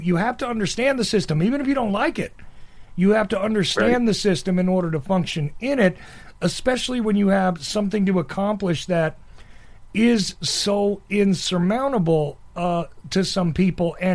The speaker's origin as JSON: {"language": "English", "region": "New York", "country": "United States", "also_born_or_lived": "New Jersey", "lives_now": "Macon, United States", "said": "because I'm from New York and New Jersey. I know I'm sitting in Macon, Georgia today, but I'm from that area."}